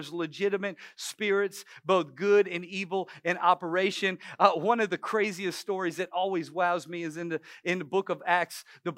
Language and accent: English; New Orleans, Louisiana, United States; I grew up in New Orleans. All I had to do was walk around the French Quarter, and it was full of spirits.